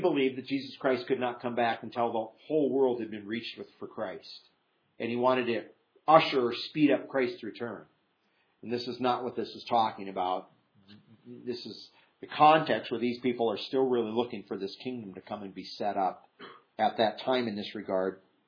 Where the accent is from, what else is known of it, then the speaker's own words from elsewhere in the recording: Iowa, United States; If you had hot weather like this growing up in Iowa, you know what?